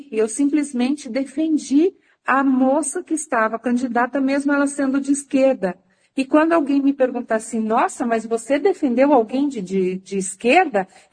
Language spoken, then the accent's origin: Portuguese; Maringá, Paraná, Brazil; born there; o povo de Maringá, que bom, é o meu povo onde eu nasci.